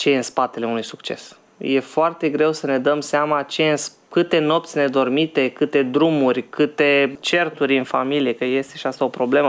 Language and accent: Romanian; Romania; Mai avem noi o problemă ca și români, ca și, din nou, matrice balcanică, în care discutăm despre îmbogățirea peste noapte.